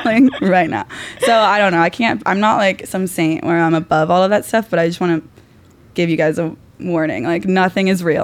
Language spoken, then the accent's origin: English; Ohio, United States; I was a poor kid. I was from Ohio.